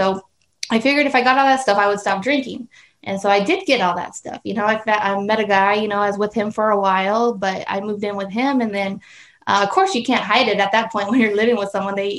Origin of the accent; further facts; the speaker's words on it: Casa Grande, Arizona, United States; Well, Pastor, I grew up here in Casa Grande, born and raised.